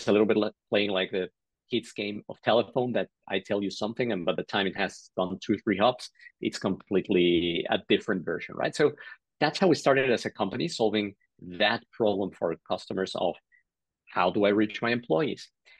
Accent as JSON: {"language": "English", "region": "Mexico City", "country": "Mexico", "said": "I'm originally from Mexico City."}